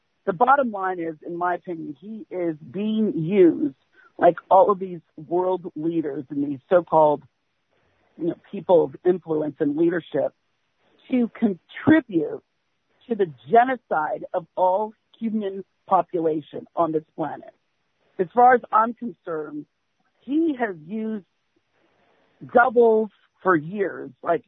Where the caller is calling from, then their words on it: California, United States; from California.